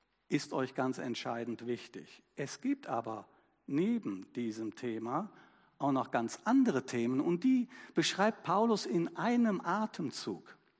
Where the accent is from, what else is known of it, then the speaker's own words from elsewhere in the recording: Cologne, North Rhine-Westphalia, Germany; Also, oder Bayern oder könnten auch Kölner sein, ich bin Kölner.